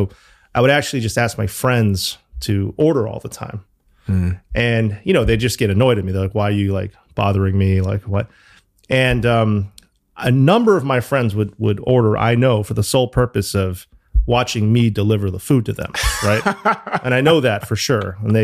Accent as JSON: {"language": "English", "town": "New Haven", "region": "Connecticut", "country": "United States", "tie": "born or raised there", "said": "So Greg and I grew up in New Haven together. We've been friends since I think we're 12."}